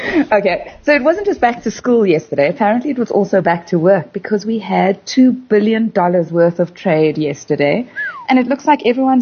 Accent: South Africa

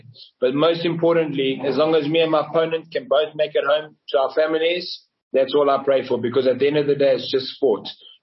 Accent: South Africa; Like I said, I'm proudly South African. I'm in no rush to go anywhere else besides stay here at home

